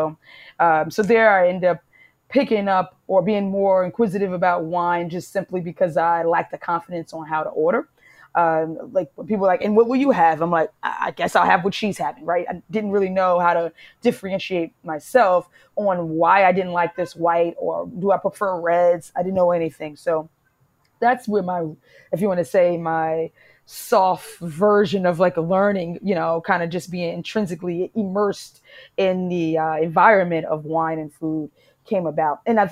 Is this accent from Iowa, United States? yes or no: no; New York City, New York, United States; And so I'm from Harlem, just being uptown, spending time on Arthur Avenue and having seafood in the streets